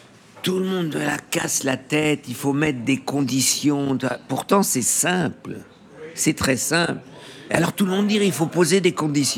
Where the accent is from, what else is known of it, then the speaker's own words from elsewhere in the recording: Germany; Ben oui, moi je suis allemand. Je suis à l'heure.